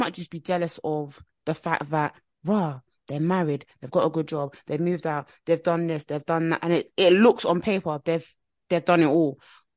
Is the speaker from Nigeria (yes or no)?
yes; Nigeria; But to me, me personally, I'm Nigerian as well.